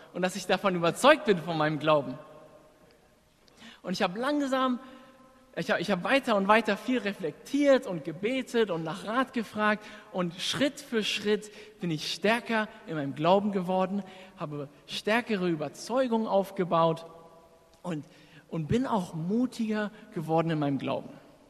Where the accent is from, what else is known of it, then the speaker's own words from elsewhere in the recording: Berlin, Germany; born there; Ich bin in Berlin geboren, habe lange woanders gelebt und habe dann 3,5 Jahre wieder in Berlin gelebt und hier studiert. Und das letzte Jahr habe ich in Boston in der USA verbracht